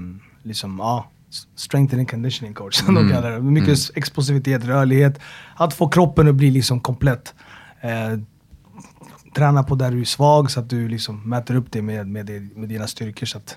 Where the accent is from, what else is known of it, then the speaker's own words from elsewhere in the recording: Sollentuna, Stockholm County, Sweden; also born or lived in Rinkeby / Väsby; Sollentuna, Rinkeby och Väsby.